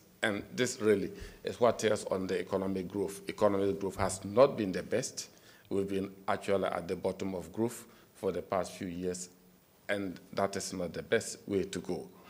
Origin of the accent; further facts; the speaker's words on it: Ghana; English is a second language; moved away; If coming here, I came practically from Ghana, and if you were in Ghana, I think you would not like to go to Ghana again.